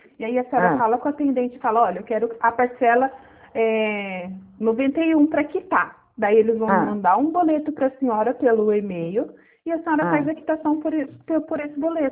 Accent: Assis, São Paulo, Brazil; now in Santa Catarina, Brazil; Hoje, atualmente, eu estou em Santa Catarina, mas eu sou de Assis.

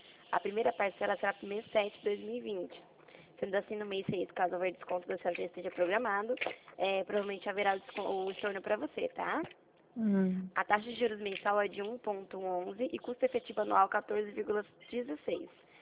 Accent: Presidente Prudente, São Paulo, Brazil; Eu sou de Presidente Prudente

